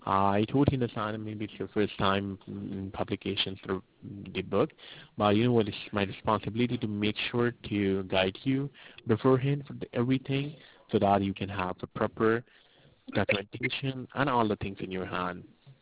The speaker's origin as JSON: {"language": "English", "country": "Turkey", "said": "My father lived in Turkey, and I'm from Turkey, so I went over there."}